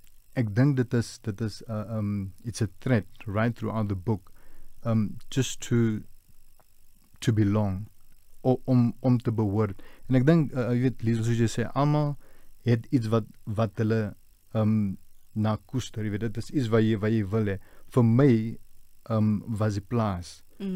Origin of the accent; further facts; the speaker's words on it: Johannesburg, Gauteng, South Africa; also born or lived in Namenskraal; ek was gebore in Johannesburg, maar omdat my ma enkel ouer was, kon sy nie na my omsien nie, en ek het met my oma geblei in Namenskraal in, en tot op die orde van 8 jaar het ek in Namenskraal gebrei